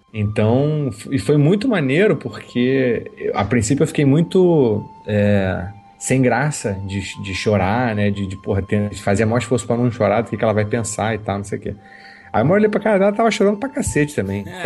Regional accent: Petrópolis, Rio de Janeiro, Brazil; o cinema onde eu cresci vendo as coisas lá em Petrópolis, o Cine Petrópolis

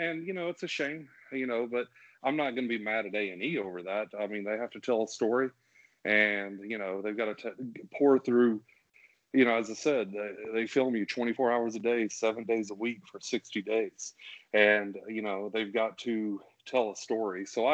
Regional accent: the South, United States; Personally, so I'm from the South. And if you don't know this about the South, it's we call it the Bible Belt.

